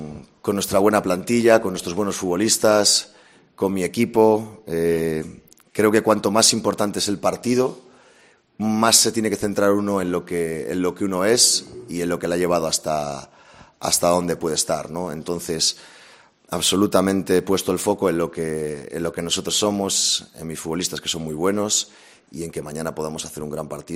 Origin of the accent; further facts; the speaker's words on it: Galicia, Spain; como gallego, pues me siento tremendamente identificado con ellos.